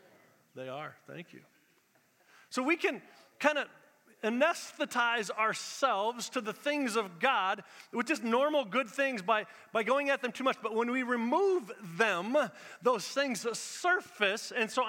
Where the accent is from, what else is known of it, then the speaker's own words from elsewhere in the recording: United States; I know this is true about you, because A, I'm American, and B, I am indulgent.